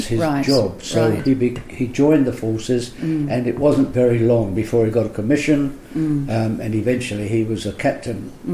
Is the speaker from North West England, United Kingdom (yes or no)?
no; Dagenham, London, United Kingdom; moved away as an adult; also born or lived in Barking; now in New Zealand; I was born in the UK in the London borough of Barking and Dagenham. I was born in Barking, but we lived in Dagenham.